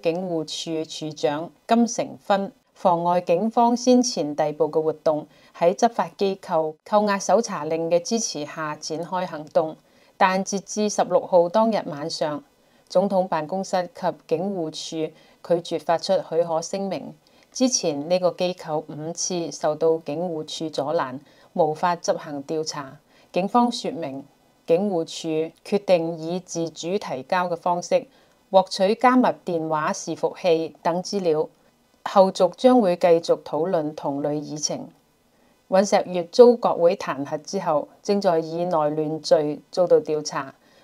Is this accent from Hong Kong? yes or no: no; Taiwan; 但係我哋台灣人睇到嘅係點解佢可以咁快就做到移植器官？